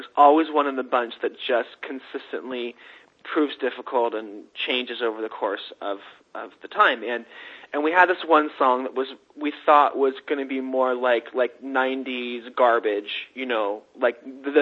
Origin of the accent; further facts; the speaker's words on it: Sacramento, California, United States; now in New York, United States; Steve lives in California, Sacramento, my hometown, his hometown, and I'm out here in New York.